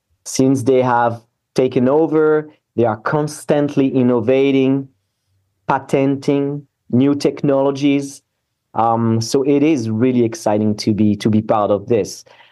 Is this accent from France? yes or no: yes; Paris, Île-de-France, France; moved away as an adult; now in Vancouver, Canada; So I grew up in France, in Paris. And back in 2010, I decided to move. I landed in Vancouver, in the beautiful British Columbia.